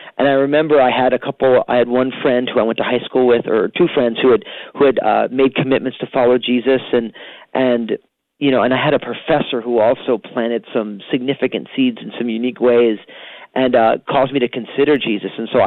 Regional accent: New Jersey, United States; Yeah, so I grew up in New Jersey, so an all Italian kind of culturally Catholic family.

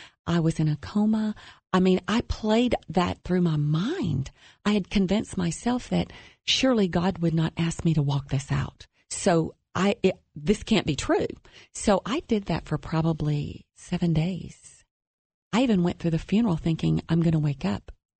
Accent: Alabama, United States; I know in the South, because I'm from Alabama, everybody delivers casseroles.

